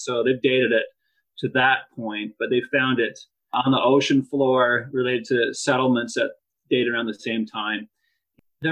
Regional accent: Idaho, United States; We're both from Idaho and looking for ways to get back.

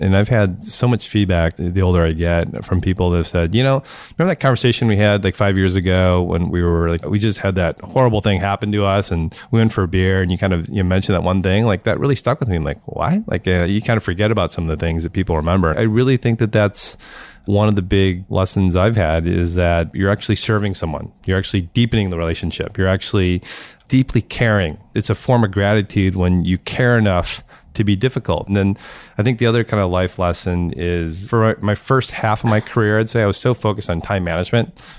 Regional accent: St. Louis, Missouri, United States; I grew up in St. Louis, and people are super nice and super friendly.

